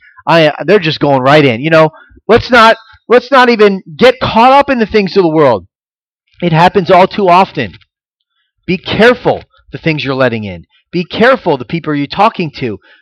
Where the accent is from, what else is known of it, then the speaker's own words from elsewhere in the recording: Florida, United States; But it's Florida. There's retirees everywhere. And then I grew up in Florida.